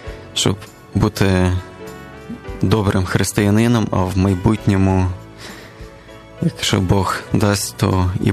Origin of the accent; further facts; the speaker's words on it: Ternopil, Ternopil Oblast, Ukraine; Сам з Тернополя я є.